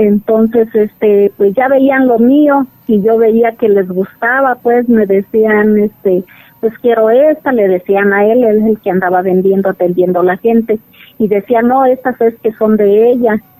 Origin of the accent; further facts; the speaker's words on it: Cumburindio, Michoacán, Mexico; now in Tzintzuntzan, Mexico; Vengo de la comunidad de Cumburindio, municipio de Huetamo. Me vine a estudiar enfermería a Morelia.